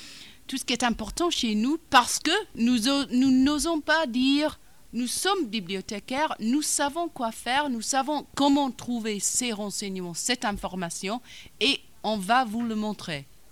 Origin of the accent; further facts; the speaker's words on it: England, United Kingdom; French is a second language; Je suis anglaise, je ne suis pas irlandaise.